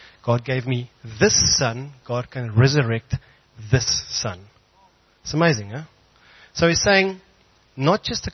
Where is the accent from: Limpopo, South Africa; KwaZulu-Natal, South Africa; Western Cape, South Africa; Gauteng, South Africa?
Gauteng, South Africa; Brakpan; I come from Brakpan. Lekker. Ek kom actually van die Oosrand.